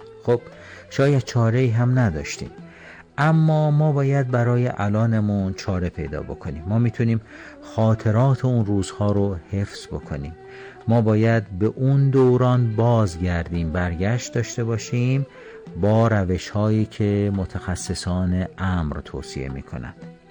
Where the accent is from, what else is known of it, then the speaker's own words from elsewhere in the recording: Ardabil, Ardabil Province, Iran; نه به عنوان یک کسی که به هر حال اردبیلی هستم، بلکه به عنوان یک ایرانی علاقمند هستم